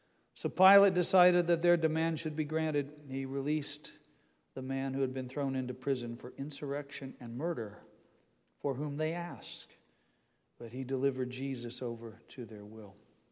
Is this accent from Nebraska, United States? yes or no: no; Indiana, United States; I'm from Indiana, so I'm never exactly sure how to pronounce the name of the museum in Paris.